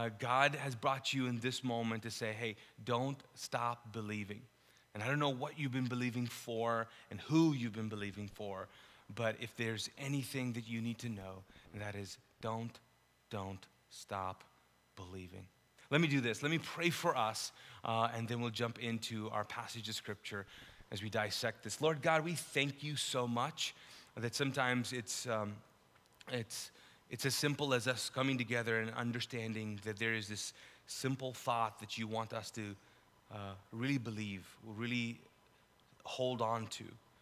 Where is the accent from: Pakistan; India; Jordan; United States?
Pakistan; also born or lived in Middle East; I'm Pakistani, I grew up in the Middle East